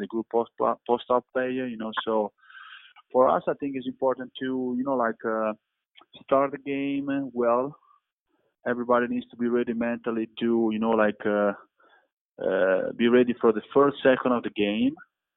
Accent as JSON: {"language": "English", "town": "Bologna", "region": "Emilia-Romagna", "country": "Italy", "second_language": "English", "said": "basketball from where I came from, I'm from Bologna, is very famous"}